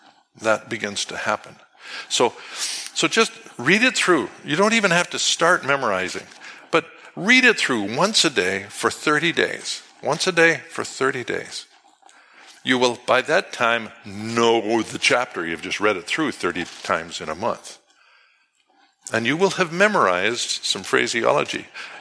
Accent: Canada; I don't know about you, I'm Canadian.

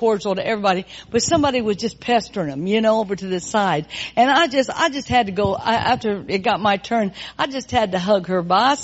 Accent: Indiana, United States; I'm from Indiana, man.

